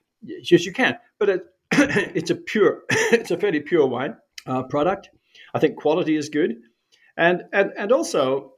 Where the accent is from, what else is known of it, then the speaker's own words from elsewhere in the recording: New Zealand; I grew up in New Zealand.